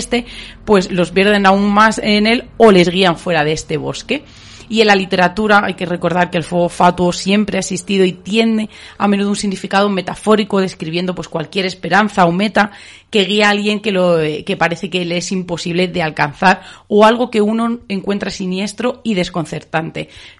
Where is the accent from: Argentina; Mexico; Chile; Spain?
Spain; Saucedilla, Extremadura; yo soy de Saucedilla